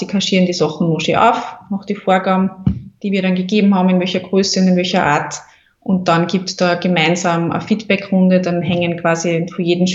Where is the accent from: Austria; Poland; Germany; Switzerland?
Austria; diese duale Ausbildung, wie es bei uns in Österreich ist, wirklich super finde